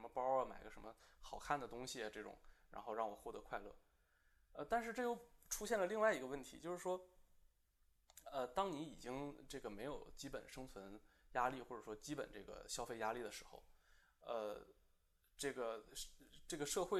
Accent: Daqing, Heilongjiang, China; 这个我也是东北人。我们那边呢，大庆这个地方是一个教育确实比较强的地方

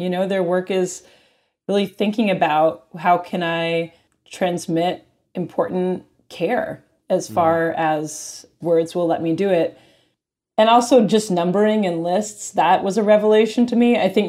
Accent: Cambridge, Massachusetts, United States; I grew up in Cambridge, Massachusetts. That was just what was in the water.

